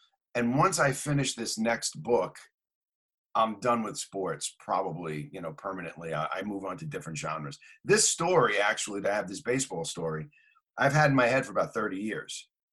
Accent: Bronx, New York, United States; We grew up in Pelham Bay section of the Bronx, a neighborhood not too far from

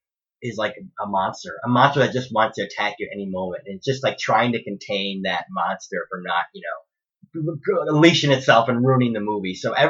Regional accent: United States; First off, not only that, but, like, I'm this American guy.

